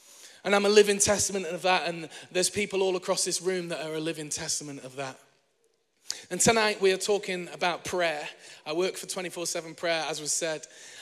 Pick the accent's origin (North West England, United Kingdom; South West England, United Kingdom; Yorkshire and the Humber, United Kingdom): North West England, United Kingdom; Manchester; I am from Manchester as well.